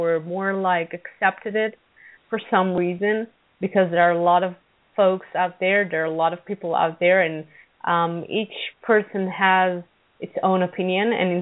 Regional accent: Israel; just because I'm from Israel and I'm an Israeli person

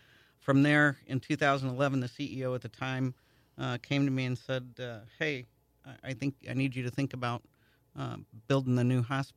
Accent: Hartford, Illinois, United States; also born or lived in Alton; But grew up in Hartford and went to school and was getting my business degree

